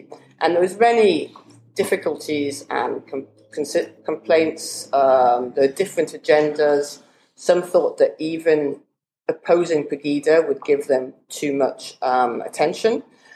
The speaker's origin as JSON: {"language": "English", "town": "Newcastle", "region": "North East England", "country": "United Kingdom", "tie": "born or raised there", "said": "I grew up in Newcastle, as I said, in the 70s"}